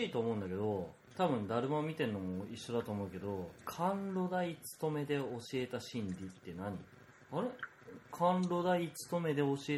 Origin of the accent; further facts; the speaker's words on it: Inzai, Chiba, Japan; 俺の実家のあの印西ね、某県の印西市っていうところにあるんだけど、うん、そのそばにも天理教あるし